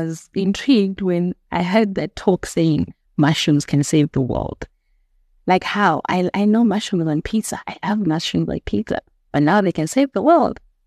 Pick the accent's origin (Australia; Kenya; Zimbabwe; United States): Zimbabwe; Bulawayo; Okay, so I am a girl born and bred in Bulawayo, Zimbabwe.